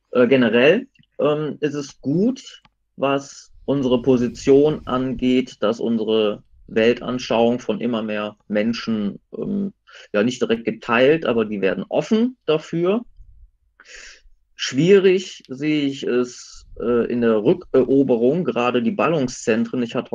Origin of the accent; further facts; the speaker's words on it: West Germany, Germany; oder ich komme aus Westdeutschland